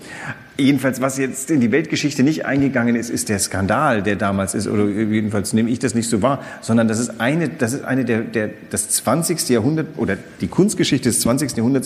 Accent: Northern Germany, Germany; als Norddeutscher musst du sofort an Sandsäcke denken.

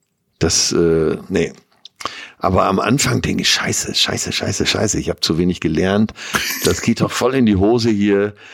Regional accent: North Rhine-Westphalia, Germany; als typischer Münsterländer war das Schnitzel natürlich so das höchste der Gefühle

